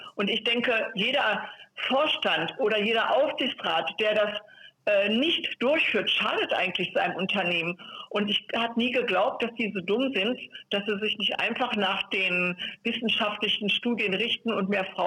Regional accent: Hanover, Lower Saxony, Germany; Ich komme ja auch aus Hannover

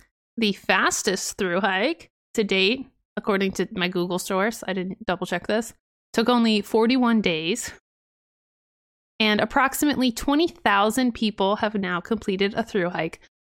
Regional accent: Ohio, United States; I'm from Ohio.

